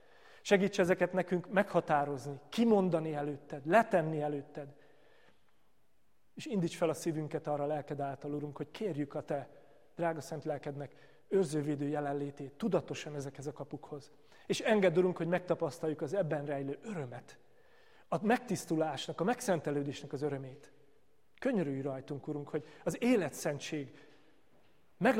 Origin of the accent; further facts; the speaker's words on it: Martonvásár, Fejér, Hungary; also born or lived in Budapest; annak ellenére, hogy dunántúli születésű vagyok, Martonvásáron születtem, pontosabban Budapesten, Martonvásáron nőttem föl.